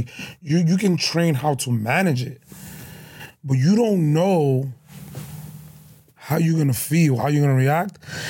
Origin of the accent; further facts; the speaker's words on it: New York, United States; I'm from New York, and I see certain videos in New York